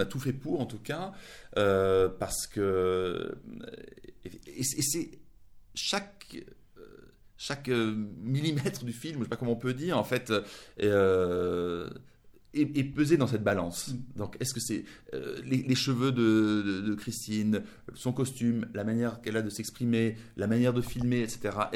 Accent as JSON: {"language": "French", "country": "France", "tie": "born or raised there", "also_born_or_lived": "Germany", "said": "Moi, je suis allemand, j'ai grandi en France, donc je suis toujours un peu un étranger, même si ça fait longtemps maintenant que je suis en France."}